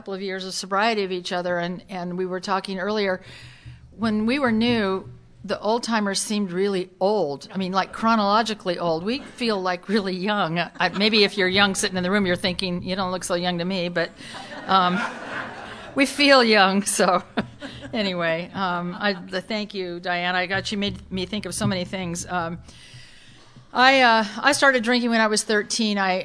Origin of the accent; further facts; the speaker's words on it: Newport Beach, California, United States; So I grew up in Newport Beach. I left him, and I moved up to L.A. and got a job, an apartment.